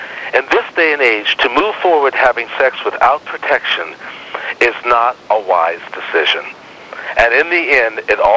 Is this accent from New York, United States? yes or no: no; Los Angeles, California, United States; because I grew up in South Central Los Angeles